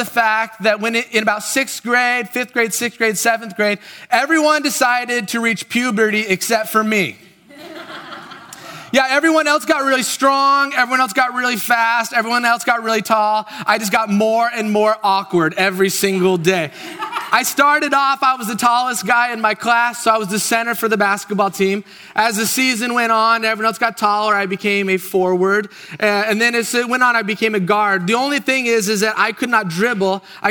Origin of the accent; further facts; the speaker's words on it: Oregon, United States; Because I grew up in Oregon where you have driveways.